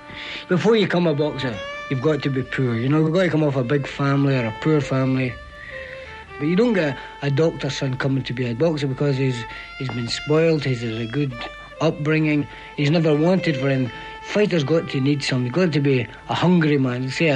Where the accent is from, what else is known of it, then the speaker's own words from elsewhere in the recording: Glasgow, Scotland, United Kingdom; born there; I was born in Partick, the poor end of Glasgow, you know. My father was a street hawker.